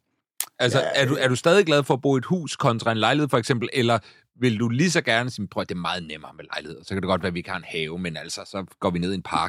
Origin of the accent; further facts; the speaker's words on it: Farum, Capital Region of Denmark, Denmark; jeg var glad for at vokse op i Farum. Der havde jeg en fin opvækst.